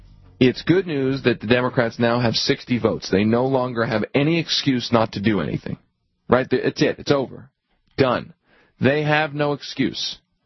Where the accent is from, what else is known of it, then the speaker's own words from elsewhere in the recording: Pennsylvania, United States; You know, I grew up in Pennsylvania. I can remember since I was a kid, Arlen Specter was sort of like Republican Dr. Evil.